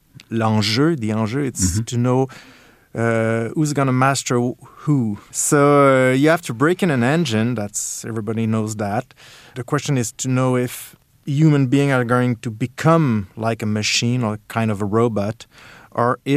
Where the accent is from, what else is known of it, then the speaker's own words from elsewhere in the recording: Montreal, Quebec, Canada; I'm a publisher from Montreal, and I'm also a writer.